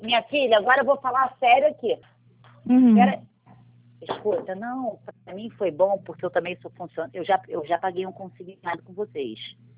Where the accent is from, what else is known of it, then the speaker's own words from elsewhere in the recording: Duque de Caxias, Rio de Janeiro, Brazil; Então, eu sou do Saracuruna.